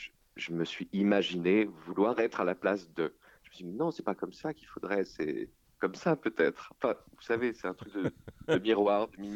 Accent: Auvergne-Rhône-Alpes, France; Je viens de Haute-Savoie. J'ai grandi là-bas

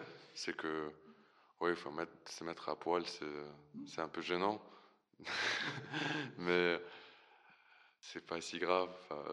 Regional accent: Ukraine; first language Russian; French is a second language; now in France; je suis ukrainien. Je suis né, j'ai grandi en Ukraine, mais toute ma vie j'ai parlé principalement russe dans ma famille ou avec mes amis

